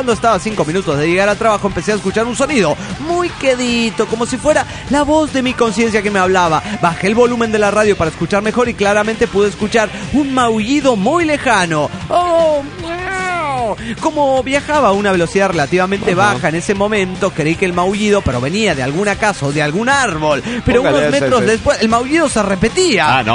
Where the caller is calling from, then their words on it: Mexico City, Mexico; del DF mexicano.